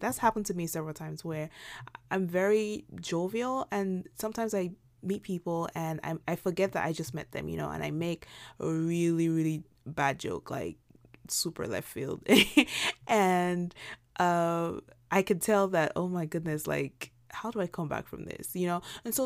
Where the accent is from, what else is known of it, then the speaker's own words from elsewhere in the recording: Nigeria; growing up in Nigeria, that was a lot of people around me had that perception about these things.